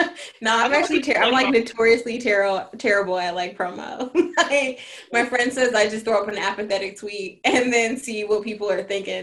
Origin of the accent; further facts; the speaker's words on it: Oakland, California, United States; Like, I'm from Oakland. Like, everyone was going to be, like, out here saying hella and all that stuff. Like, that's me.